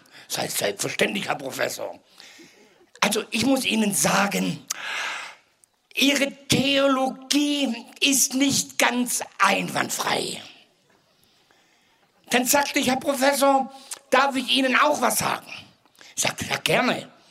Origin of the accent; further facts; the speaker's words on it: Ulm, Baden-Württemberg, Germany; born there; Ihr Lieben, ich bin in Ulm geboren.